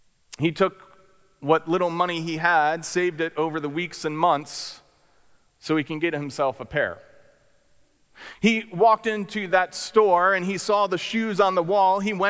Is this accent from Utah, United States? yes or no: no; New Jersey, United States; I am from Jersey, but you know, you can be friendly to each other, it's fine.